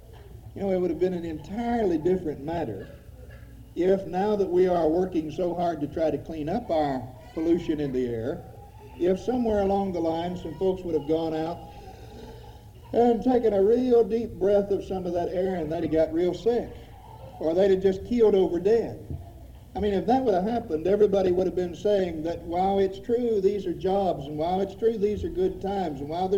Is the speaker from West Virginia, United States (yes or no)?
yes; West Virginia, United States; also born or lived in Ohio River; I grew up on the Ohio River, living on both sides for a while, though born in West Virginia and living there most of my life.